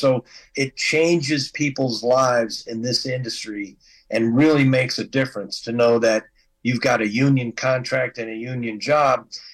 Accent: Las Vegas, Nevada, United States; I was born and raised here in Las Vegas. My parents worked in the hotels. I worked in the hotels.

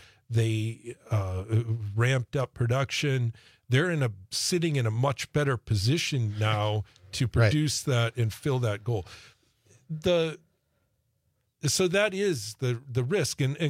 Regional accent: United States; I mean, we're American citizens and we don't know what's happening from day to day, right?

